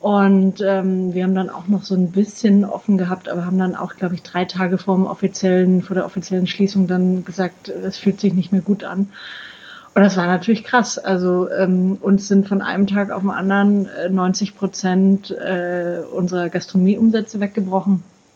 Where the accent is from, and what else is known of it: Bavaria, Germany